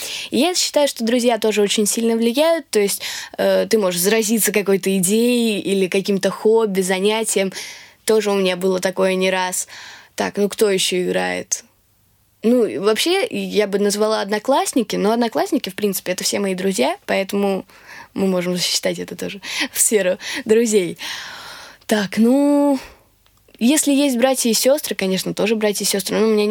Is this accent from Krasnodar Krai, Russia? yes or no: no; Moscow, Russia; Я родилась и живу в Москве. И моя бабушка француженка